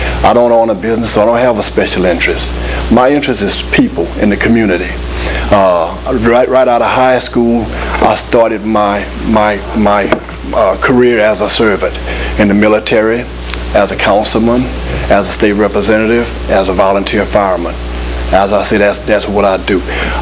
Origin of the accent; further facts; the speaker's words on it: Vacherie, Louisiana, United States; I'm a candidate for the state senate. Just tell you a little bit about my history. I grew up in St. James Parish, grew up in Vashry.